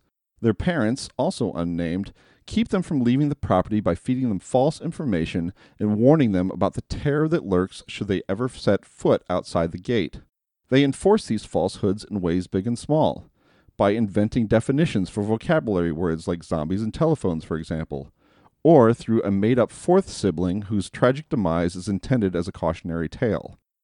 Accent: United States; As an American in the year 2020, nearly 4 years deep into an administration that's an organ for lies and conspiracy theories

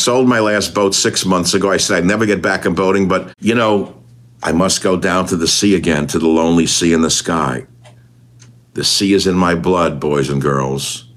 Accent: New York, United States; So I come from New York. I buy this sailboat.

